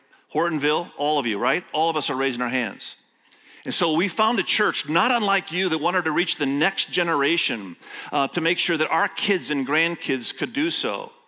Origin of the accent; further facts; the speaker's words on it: Indonesia; first language Indonesian; English is a second language; I was raised in Indonesia. My first language was Indonesian. And so if I screw up a little bit in English, it's because it's my second language.